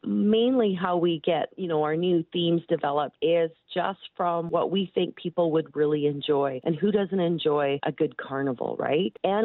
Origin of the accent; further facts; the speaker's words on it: Edmonton, Alberta, Canada; and because I'm born and raised in Edmonton, so I'm local too.